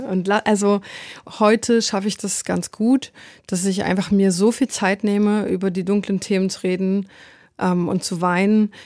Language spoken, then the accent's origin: German; Leipzig, Saxony, Germany; Ich komme aus Leipzig